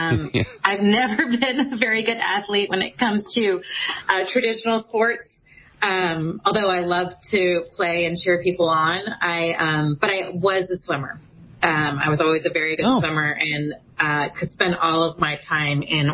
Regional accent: New Jersey, United States; also born or lived in Long Island; Was born in New York, in Long Island. And I was raised in New Jersey. So I've been back and forth in the tri-state area most of my life.

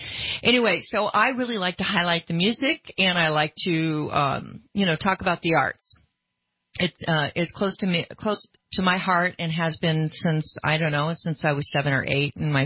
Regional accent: Sacramento, California, United States; I'm from Sacramento. That's my hometown.

